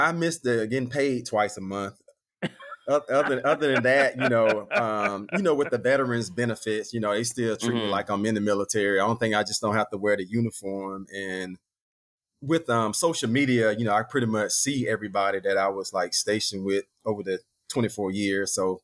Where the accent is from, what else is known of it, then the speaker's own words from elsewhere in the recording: Macon, Georgia, United States; Well, I'm originally from Georgia. I was born in Macon, and I was actually wanted to stay in Florida, but the hurricanes kind of ran me up here.